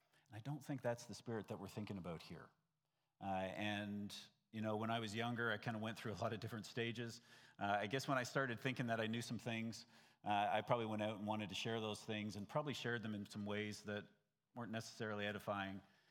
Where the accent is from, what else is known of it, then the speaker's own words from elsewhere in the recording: Canada; now in United States; Now, technically, I grew up in Canada. However, 6 months ago, I actually pledged my allegiance to a new flag and became American. So now I guess I'm both.